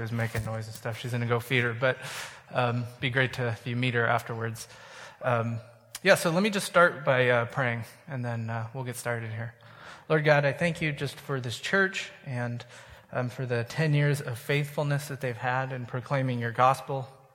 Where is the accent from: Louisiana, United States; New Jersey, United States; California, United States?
California, United States; San Francisco; I'm from San Francisco. We don't grow stuff.